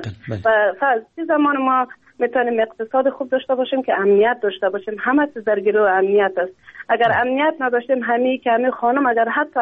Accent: Afghanistan; من این واقعا افتخار دارم که من افغان هستم

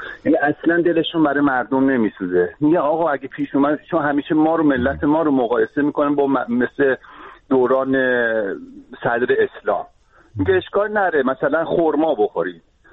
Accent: Tehran, Tehran Province, Iran; من خودم بچه تهرانم، جنوب شهر تهرانم.

